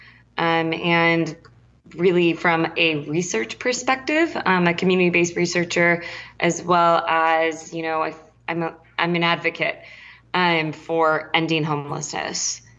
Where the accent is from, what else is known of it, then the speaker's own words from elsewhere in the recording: San Diego, California, United States; And the first time I saw him, I remember it was in San Diego. I'm from San Diego and I went to one of those like kind of street festival, or it was called San Diego Street Scene.